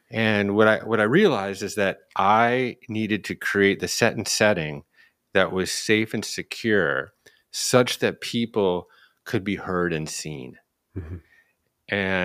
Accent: Chicago, Illinois, United States; born there; yeah, I was born in Chicago.

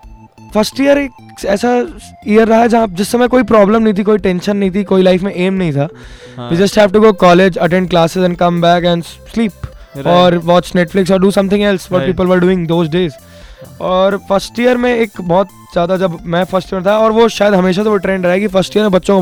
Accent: Madhya Pradesh, India; मैं बहुत छोटे शहर से हूँ, मतलब मध्य प्रदेश का एक बहुत छोटा सा शहर है वो।

